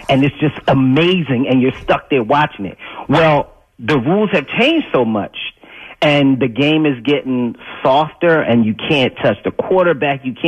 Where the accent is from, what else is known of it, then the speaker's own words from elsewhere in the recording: Philadelphia, Pennsylvania, United States; moved away as an adult; now in Germany; Hey, I'm born and raised in Philly. Long time listening to the station, the whole 9 yards. I've been out here for nine years.